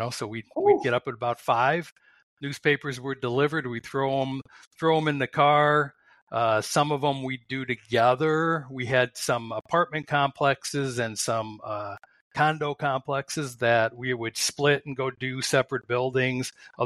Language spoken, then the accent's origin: English; Brecksville, Ohio, United States; I grew up in Brecksville